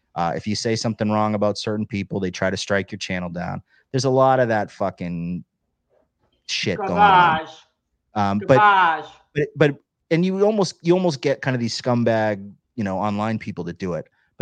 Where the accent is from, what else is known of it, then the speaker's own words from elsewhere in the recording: Boston, Massachusetts, United States; I'm from Boston area.